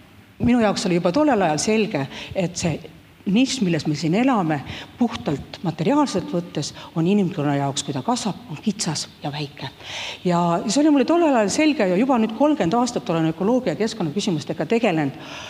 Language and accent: Estonian; Tartu, Tartu County, Estonia; Et, olen tartlane ja see sama koht, kus me siin...